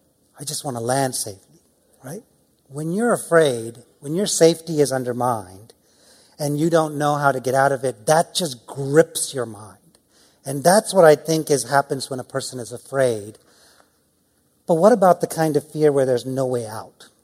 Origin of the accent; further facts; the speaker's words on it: Philadelphia, Pennsylvania, United States; also born or lived in India; But I am from Philadelphia, and I remember my early days. I moved to the U.S. from India in the late 70s